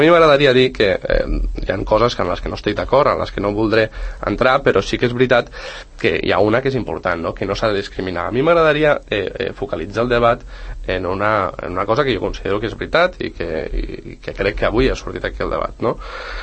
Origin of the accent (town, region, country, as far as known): Catalonia, Spain